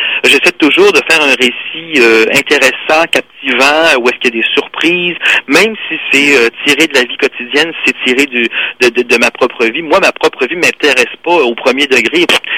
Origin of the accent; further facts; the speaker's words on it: Montreal, Quebec, Canada; Je veux dire, je suis de Montréal, donc à Montréal, ça brassait pas mal